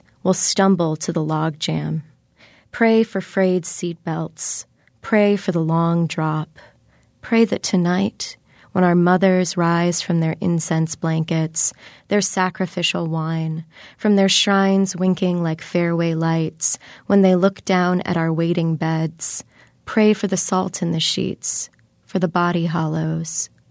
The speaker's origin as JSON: {"language": "English", "town": "Springfield", "region": "Illinois", "country": "United States", "tie": "born or raised there", "said": "I grew up in Springfield in the middle of Illinois and literally within a sea of cornfields."}